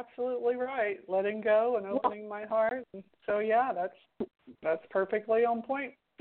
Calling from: Florida, United States; from Florida.

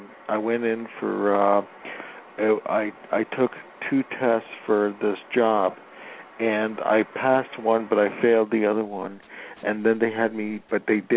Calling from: Los Angeles, California, United States; I'm calling from Los Angeles.

